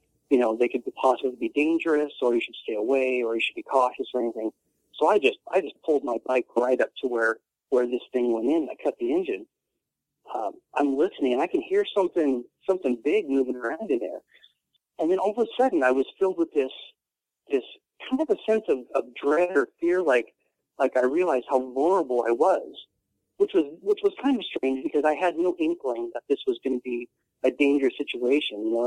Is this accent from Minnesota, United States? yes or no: no; Puyallup, Washington, United States; You know, I grew up in Puyallup, Washington.